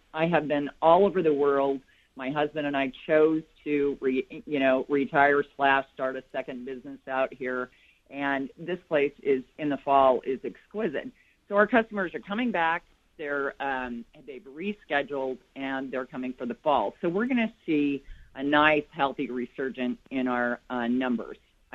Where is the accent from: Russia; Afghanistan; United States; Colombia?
United States; Grants Pass, Oregon; I was born and raised in Grants Pass, and when you go on the Rogue River right now, it's like a Disneyland ride.